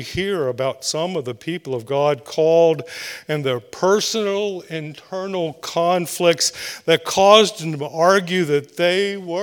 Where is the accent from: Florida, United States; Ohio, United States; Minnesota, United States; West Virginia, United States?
West Virginia, United States; Shady Spring; Growing up in Shady Spring, I think every worship service ended with this song.